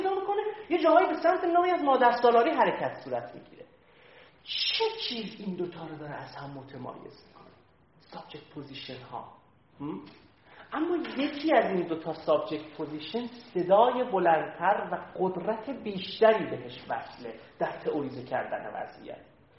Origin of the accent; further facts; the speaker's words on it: Khorramabad, Lorestan, Iran; من دهاتی، من زندگیم تو بخش بزرگش چیز بوده، تو لرستان گذشته، خرمباد بزرگ شدم، نظام زندگیم چسبیده به روستا بوده